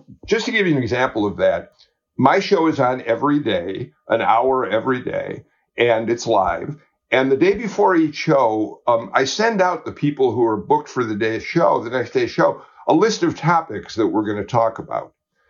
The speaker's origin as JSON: {"language": "English", "town": "Chicago", "region": "Illinois", "country": "United States", "moved": "as an adult", "lives_now": "Georgia, United States", "said": "I came from Chicago way, way back then. So I left one of the greatest cities in politics, Chicago, to come work in Georgia."}